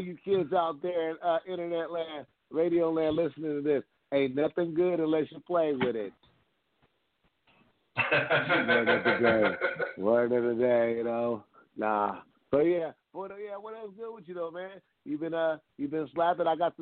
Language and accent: English; Portland, United States; I'm from Portland, man. You know, I mean, you know. The neighborhood, you know, it was kind of wild